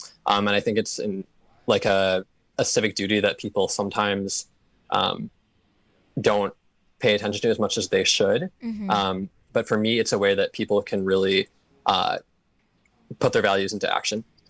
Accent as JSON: {"language": "English", "town": "Waukesha", "region": "Wisconsin", "country": "United States", "tie": "born or raised there", "said": "I grew up near Milwaukee in Waukesha and went to school in Madison as well at UW."}